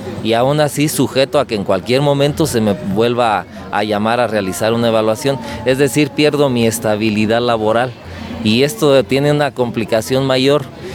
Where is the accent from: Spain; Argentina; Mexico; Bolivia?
Mexico; Nosotros como mexicanos, desde nuestros antepasados